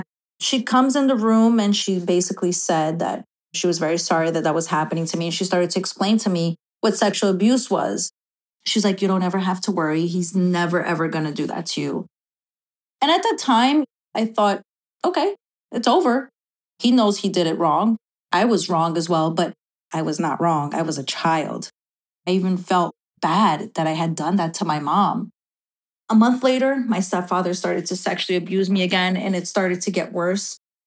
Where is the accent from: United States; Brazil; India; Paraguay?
Brazil; I think he was missing a lot of my growing up in Brazil. He would be in and out from Belo Horizonte to Rio de Janeiro.